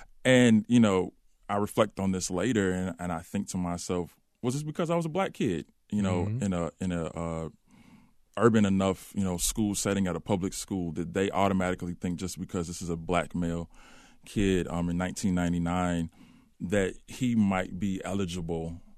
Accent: Chicago, Illinois, United States; Again, for me, growing up in Chicago in the 1990s, this was normal.

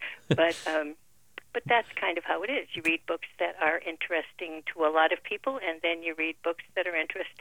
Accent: Maine, United States; I have to say, I'm from Maine. My husband is from South Dakota.

